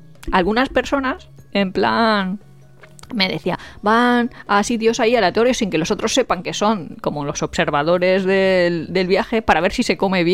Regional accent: Spain; A nosotros como españoles lo tenemos muy claro.

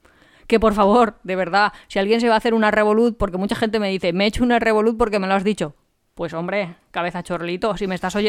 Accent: Valencia, Valencian Community, Spain; nosotros somos de Valencia, que tampoco es que seamos ahí de la gran ciudad.

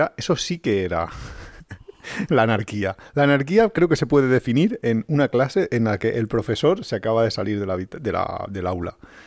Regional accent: Valencian Community, Spain; yo nací y crecí en un... Bueno, nací en Valencia, pero luego crecí al poco... Yo cuando ya tenía como conciencia, toda mi conciencia ha sido en un pequeño pueblo de unos 5.000 habitantes en aquel momento. Entonces, cuando yo me fui a Valencia

